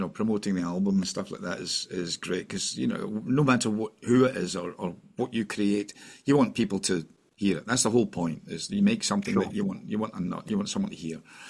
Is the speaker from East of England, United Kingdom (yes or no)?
no; Cambuslang, Scotland, United Kingdom; I'll go back to where I was born in Cambuslang Lang in the outskirts